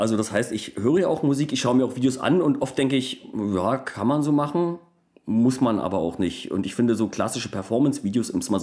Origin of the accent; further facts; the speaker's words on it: Cottbus, Brandenburg, Germany; da wo ich herkomme, aus Cottbus komme ich ursprünglich